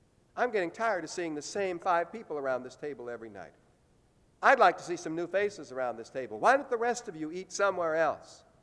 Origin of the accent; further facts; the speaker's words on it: Illinois, United States; The church I grew up in near Chicago had one of these in every Sunday school classroom.